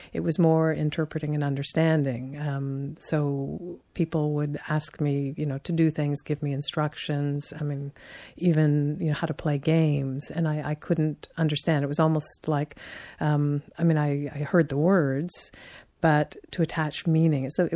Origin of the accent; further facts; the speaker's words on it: Peterborough, Ontario, Canada; also born or lived in Toronto; 1951 in Canada, and my father was an engineer, and so we moved when I was five to Peterborough, a small town outside of Toronto, where the General Electric was and where he had his career. So I grew up in sort of small town Ontario.